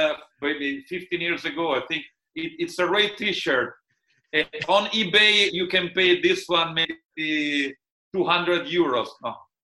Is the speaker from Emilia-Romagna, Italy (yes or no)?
yes; Rimini, Emilia-Romagna, Italy; English is a second language; I was born in Rimini, where I was born and raised here in this place, in this house where I live, still living with my family. And I was born in 1974, and I grew up in this strange city